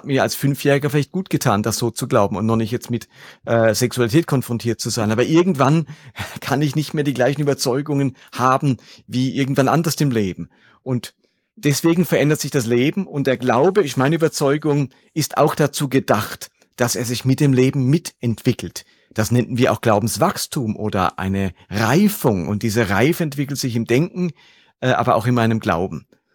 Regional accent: Germany; now in Lörrach, Germany; Ich stamme aus Deutschland, wohne aktuell in Lörrach

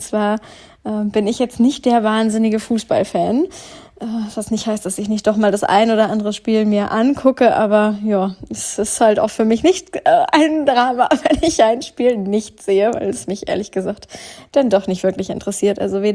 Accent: Northern Germany, Germany; Einmal in Norddeutschland, in meiner eigentlichen Heimat, wo ich herkomme, wo meine ganze Family lebt. Und ein zweites Zuhause mittlerweile hier in dem Wohnort meines Partners.

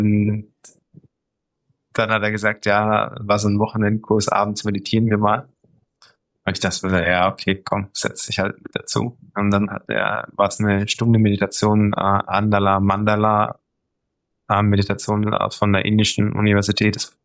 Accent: Germany; born there; ich bin in Deutschland geboren

